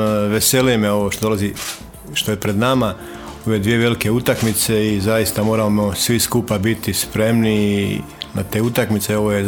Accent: Livno, Federation of Bosnia and Herzegovina, Bosnia & Herzegovina; Da, točno je, kao djeca sam počeo da igram nogomet tamo.

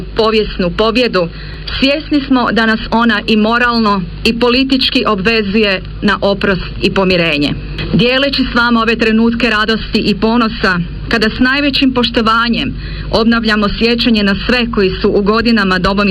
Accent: Croatia; želim kao predsjednica Republike, ali i kao Hrvatica, građanka i majka

